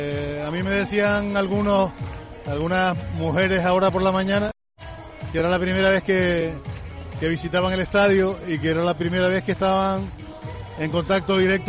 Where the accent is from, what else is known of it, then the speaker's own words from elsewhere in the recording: Canary Islands, Spain; los que somos de Tenerife y los que venimos al estadio todos los domingos